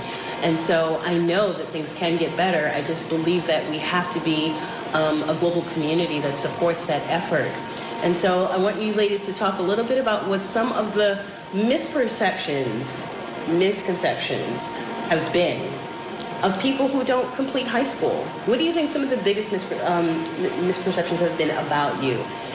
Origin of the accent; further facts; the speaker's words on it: Bronx, New York, United States; also born or lived in Manhattan; I grew up in the Bronx. I was born in Manhattan. I grew up in the Bronx, and it was so important for me to be able to go back to communities that I, you know, that I'm familiar